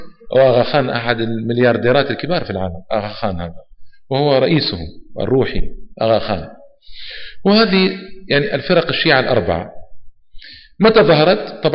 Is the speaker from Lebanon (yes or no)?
no; Saudi Arabia; عندنا في نجران